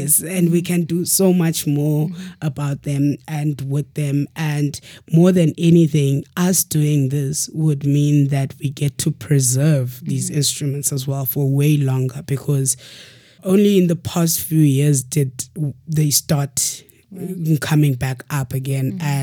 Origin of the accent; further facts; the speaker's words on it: Eastern Cape, South Africa; growing up in Eastern Cape, I wouldn't say I was exposed to these instruments, but I was exposed to a lot of singing